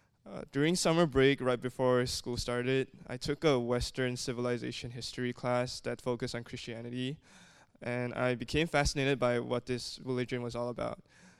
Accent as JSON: {"language": "English", "country": "Malaysia", "tie": "born or raised there", "said": "I was born and raised in Malaysia, a small, predominantly Muslim country in Southeast Asia."}